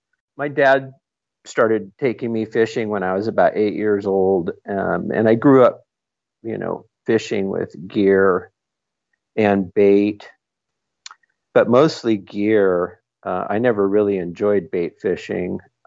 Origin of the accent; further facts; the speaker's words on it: Washington, United States; born and raised right here in Washington State, and still live here now.